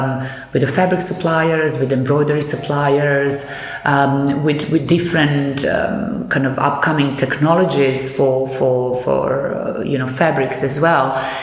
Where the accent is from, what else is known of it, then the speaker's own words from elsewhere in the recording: Belgrade, Serbia; I come from Belgrade, from Serbia